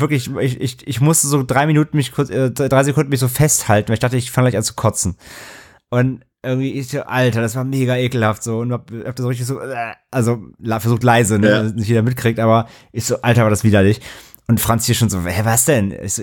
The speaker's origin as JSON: {"language": "German", "region": "Hamburg", "country": "Germany", "said": "für mich als Hamburger"}